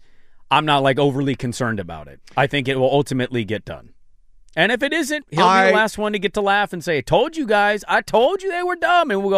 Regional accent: Portland, Oregon, United States; I am from Portland, so I'm one of those people.

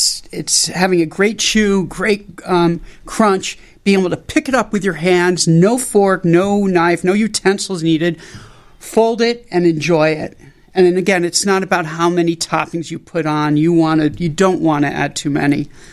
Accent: New Haven, Connecticut, United States; He played ball at Yale, and I grew up in New Haven.

